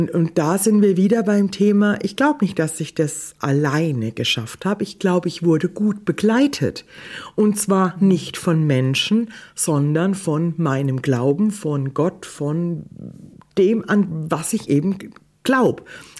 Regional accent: Odenwald, Germany; Ich bin im Odenwald auf dem Land groß geworden, da gab es nichts anderes.

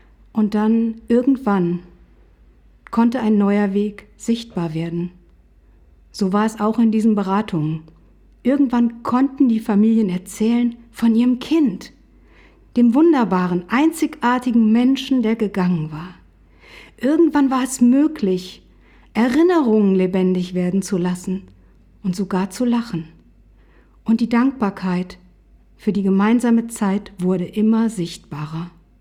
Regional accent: Hesse, Germany; Vor kurzem war ich in meiner Heimatgemeinde in Nordhessen im Gottesdienst.

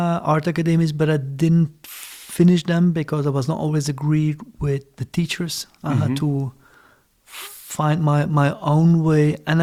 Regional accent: Brussels, Belgium; English is a second language; also born or lived in Ghent; So I was born in Ghent, and I grew up in more at the countryside, at the coast, and then in Brussels. Mm-hmm. Then we moved to Brussels.

